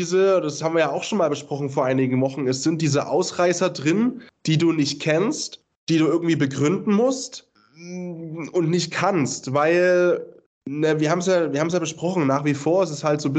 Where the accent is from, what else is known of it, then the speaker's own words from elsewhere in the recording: Kiel, Schleswig-Holstein, Germany; weil natürlich gehst du mit fletschenden Zähnen in das Spiel rein als Kieler gegen Flensburg